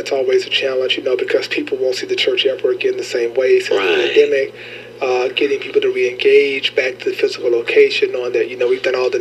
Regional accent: Louisiana, United States; I'm from Louisiana, so I love to cook.

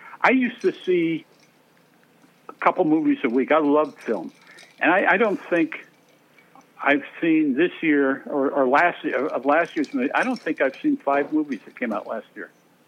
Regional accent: Seattle, Washington, United States; And growing up in Seattle, you know, my father was, you know, is a businessman and all my family.

